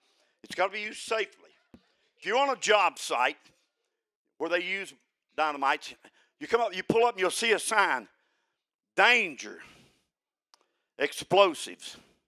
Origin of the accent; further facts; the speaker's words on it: Killarney, West Virginia, United States; When we grew up in Killarney, West Virginia, mining industry was big.